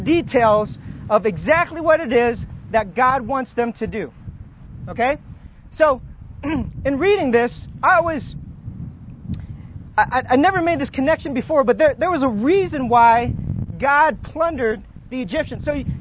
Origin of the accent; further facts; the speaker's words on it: Roanoke, Virginia, United States; So I am from Roanoke, Virginia, and in Roanoke, I say I'm from the mountains of Roanoke